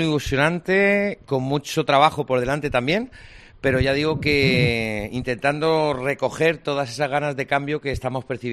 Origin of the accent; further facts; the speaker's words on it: Novelda, Valencian Community, Spain; also born or lived in Alicante; De Novelda, porque yo nací en Novelda. Bueno, nací en el hospital de Alicante, pero he pasado parte de mi infancia en Novelda.